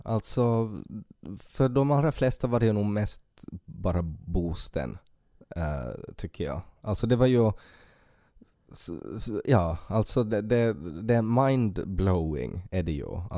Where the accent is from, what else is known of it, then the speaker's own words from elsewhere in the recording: Finland; alltså som finlandssvensk så finns det en gräns.